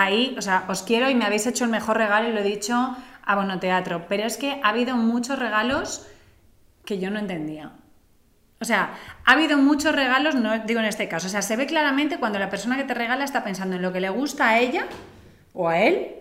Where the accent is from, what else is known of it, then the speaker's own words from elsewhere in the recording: Lloret de Mar, Catalonia, Spain; Esto que sí que me escuchan algunas del cole y de mi pueblo, de Lloret, que yo creo que ya no existe